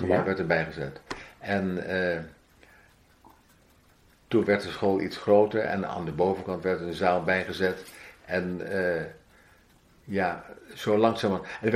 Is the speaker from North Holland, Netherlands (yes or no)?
yes; Amsterdam, North Holland, Netherlands; En Amsterdam, ik kwam uit Amsterdam